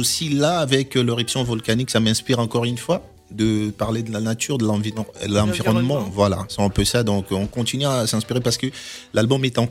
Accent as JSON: {"language": "French", "town": "Goma", "region": "North Kivu", "country": "DR Congo", "tie": "born or raised there", "said": "c'est que je suis natif de Goma."}